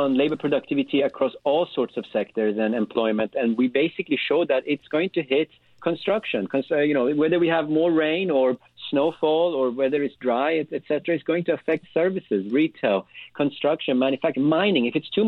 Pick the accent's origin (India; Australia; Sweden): Sweden; So I'm from Sweden. In Sweden, if we see a little bit of snow, we don't get that scared, right?